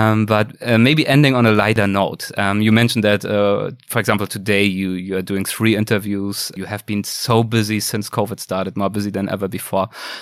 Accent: Germany; in Germany, in my home country

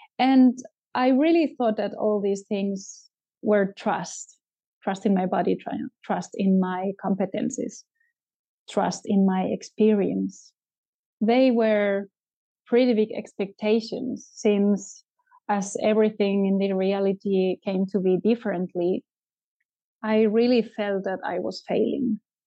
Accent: Spain; English is a second language; now in Germany; I live in North Germany since a lot of years. I come originally from Spain

